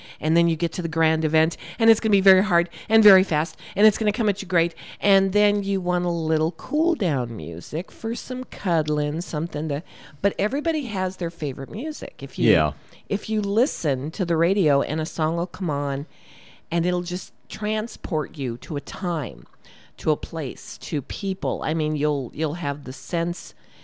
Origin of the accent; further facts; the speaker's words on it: San Diego, California, United States; now in Bismarck, United States; And I'm from the West Coast, California, San Diego, California. But I've been in Bismarck for over 30 years now.